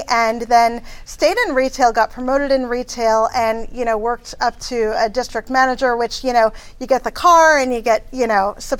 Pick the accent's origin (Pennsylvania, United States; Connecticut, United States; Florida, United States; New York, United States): Connecticut, United States; also born or lived in Vermont; So I grew up in Connecticut. We lived in Vermont for a few years growing up. So Northeast girl.